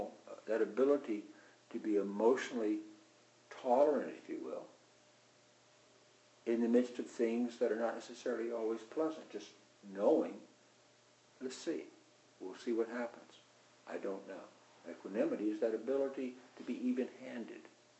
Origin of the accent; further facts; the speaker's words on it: the South, United States; Bit of background, I grew up in the South, I've alluded to that, and I grew up on the edge of a pretty rough slum.